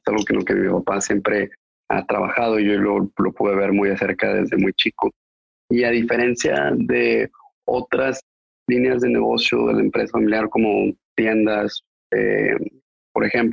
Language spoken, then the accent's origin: Spanish; Mexico; now in United States; Originalmente, como dijo Andy, soy de México. Nací y viví toda mi vida, toda mi juventud, hasta la carrera que la hice en los Estados Unidos. Y después de ahí ya me quedé acá.